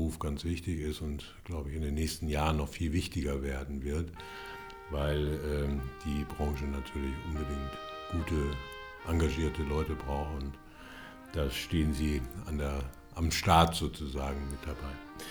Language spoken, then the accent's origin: German; Berlin, Germany; now in Hamburg, Germany; Also ich komme aus Berlin und bin dann nach Winterhude gezogen, also insofern habe ich da eine ganz besondere Verbindung dazu